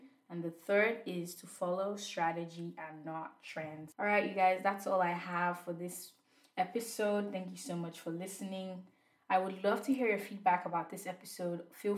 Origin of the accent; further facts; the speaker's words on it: Nigeria; I'm Nigerian